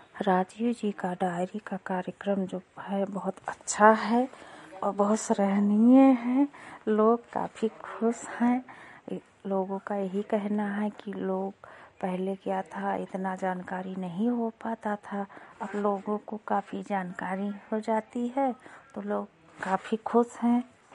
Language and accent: Hindi; Lakharampur, Uttar Pradesh, India; मैं विकास खंड विशेषरगंज से हूँ, ग्राम पंचायत लखारामपुर, गांव लखारामपुर से।